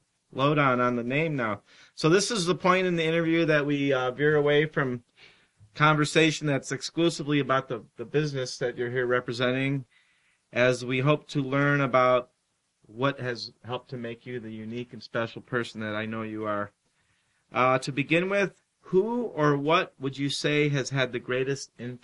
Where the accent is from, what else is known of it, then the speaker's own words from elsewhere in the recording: Cleveland, Ohio, United States; where I grew up back in Cleveland